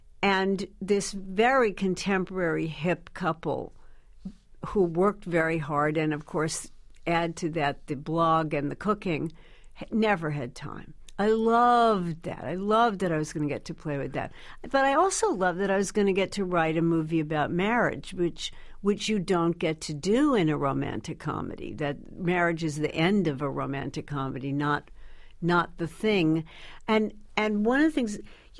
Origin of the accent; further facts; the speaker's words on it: Beverly Hills, California, United States; I mean, I lived in L.A., and there was one French restaurant, and it was owned by a guy named Robert